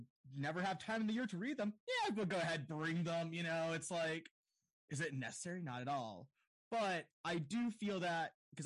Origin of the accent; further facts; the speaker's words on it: Tulsa, Oklahoma, United States; I am from Tulsa, Oklahoma, specifically, which has, when the last census came out, had about 400,000.